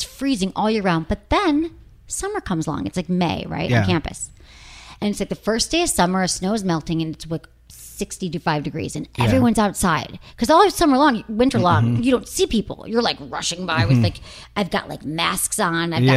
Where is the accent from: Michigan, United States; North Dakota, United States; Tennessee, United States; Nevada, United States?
Michigan, United States; And I grew up in Michigan where it was, you know, you get like 20.